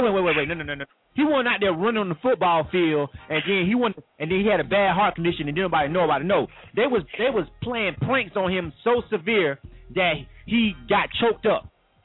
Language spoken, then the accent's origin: English; Panama City, Florida, United States; I'm from Panama City, Florida. That is 1 hour and 20 minutes from Tallahassee.